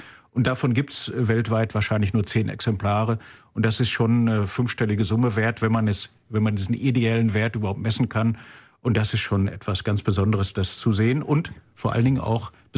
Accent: North Rhine-Westphalia, Germany; dass er 11 Kilometer von meinem Heimatdorf in Ostwestfalen entfernt ist, groß geworden ist

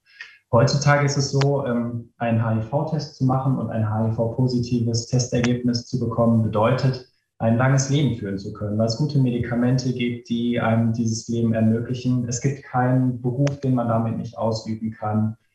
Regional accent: Essen, North Rhine-Westphalia, Germany; now in Wuppertal, Germany; ich bin eigentlich Essener. Ich bin aber viel in Wuppertal unterwegs, einmal beruflich und dann natürlich, weil ich bei meinem Mann zu Hause wohne oder mitwohne und das in Unterbarm.

